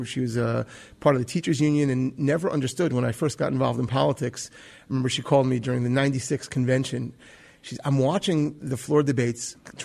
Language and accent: English; Forest Hills, New York, United States; Well, originally in Forest Hills.